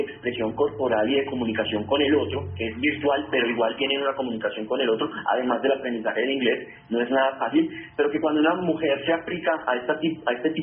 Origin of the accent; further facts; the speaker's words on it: Colombia; pienso como ciudadano colombiano que ama su país